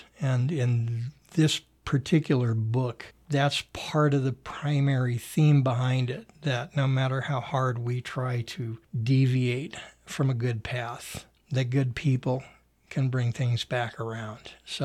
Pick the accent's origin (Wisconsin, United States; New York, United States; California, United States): California, United States; Anaheim; born there; I was born in Anaheim Memorial Hospital, a building that no longer exists like so many others. I was born back in 1960